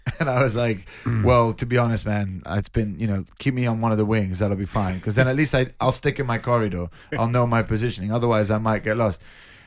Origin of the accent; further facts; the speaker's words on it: London, United Kingdom; even though I'm born and raised in London, they put me with the rest of the world because